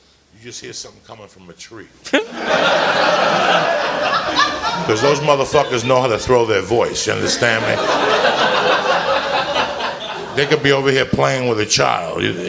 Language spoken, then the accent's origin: English; New Jersey, United States; when I was a kid, I was growing up in Jersey.